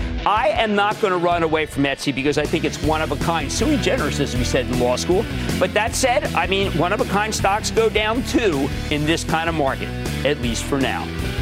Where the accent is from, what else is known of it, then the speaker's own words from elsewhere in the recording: Pennsylvania, United States; I'm going to Keith, my home state of Pennsylvania.